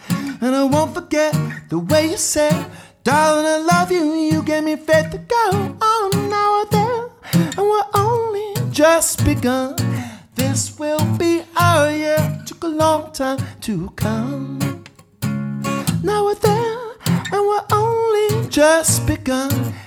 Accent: Washington, District of Columbia, United States; I grew up in Washington, D.C., in the punk rock scene there

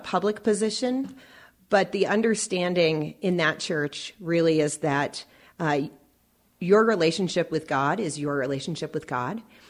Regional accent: Connecticut, United States; also born or lived in Vermont / New England; I was born in Vermont, and I grew up in central Connecticut and also throughout New England.

